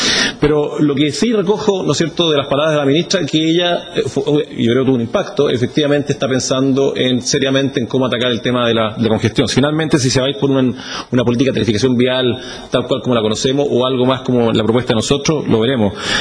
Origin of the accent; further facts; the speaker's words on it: Santiago, Santiago Metropolitan Region, Chile; una política de restricción vehicular, que nosotros como santiaguinos la conocemos bastante